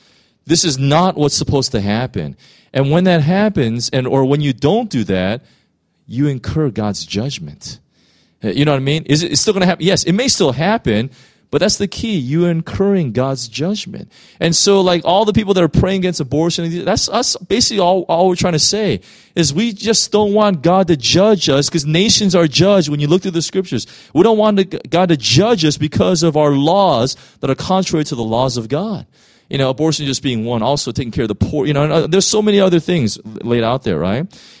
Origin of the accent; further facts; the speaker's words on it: United States; And that's why, like, for me, I'm American.